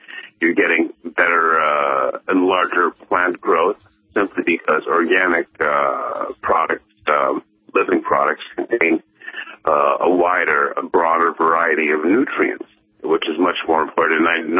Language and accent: English; Los Angeles, California, United States; I grew up in Los Angeles in the very, we call the concrete jungle.